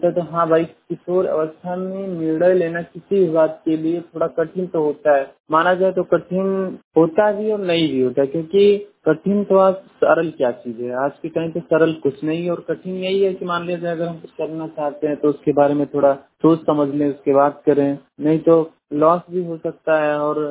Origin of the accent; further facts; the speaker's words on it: Ramapur, Uttar Pradesh, India; ग्राम रमापुर, थाना पचपड़वा, जिला बलरामपुर का रहने वाला हूँ। मेरा उम्र 22 साल का है।